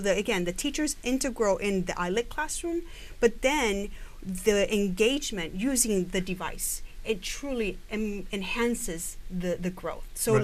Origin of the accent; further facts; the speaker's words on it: Nicaragua; now in United States; I am an immigrant from Nicaragua